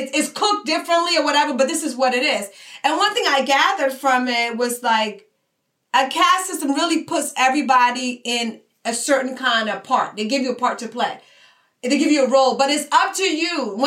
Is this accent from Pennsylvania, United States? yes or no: yes; Philadelphia, Pennsylvania, United States; You know, I grew up in Philadelphia. I went to high school and college in Philadelphia.